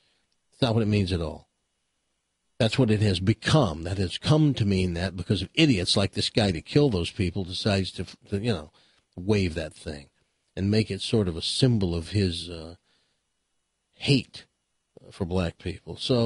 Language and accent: English; the South, United States; And I'm from the South. I grew up looking at that flag every day.